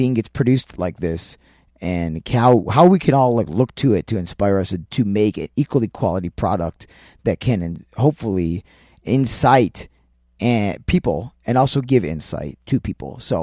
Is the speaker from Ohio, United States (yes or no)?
yes; Cleveland, Ohio, United States; in my hometown of Cleveland, Ohio.